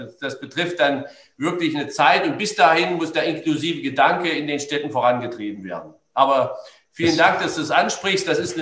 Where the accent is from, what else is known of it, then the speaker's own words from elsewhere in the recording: Halle, Saxony-Anhalt, Germany; bin ich auch als Hallenser stolz drauf, weil das eben Sachsen-Anhalt ist. Und Sachsen-Anhalt ist nun mal unsere Heimat